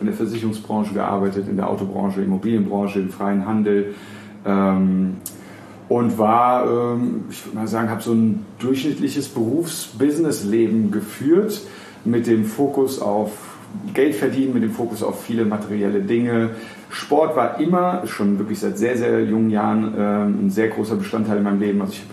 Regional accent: Frankfurt am Main, Hesse, Germany; born or raised there

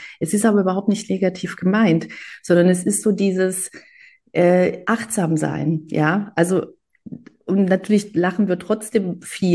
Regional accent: Greece

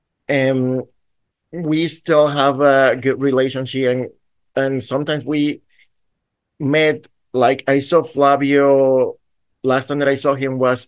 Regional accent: Panama; I'm from Panama.

